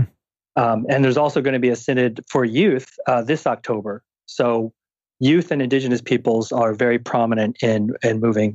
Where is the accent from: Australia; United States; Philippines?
Philippines; No, I'm Filipino.